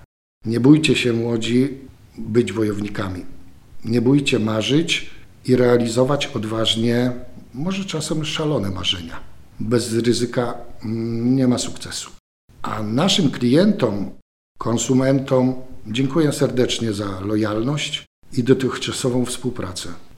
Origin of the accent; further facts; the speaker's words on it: Suwałki, Podlaskie Voivodeship, Poland; Jestem rodowitym mieszkańcem Suwałk.